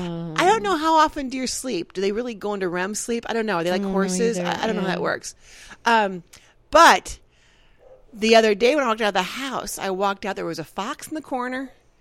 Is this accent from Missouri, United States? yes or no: yes; Missouri, United States; Yes, I am from Missouri. Is that the Show Me State?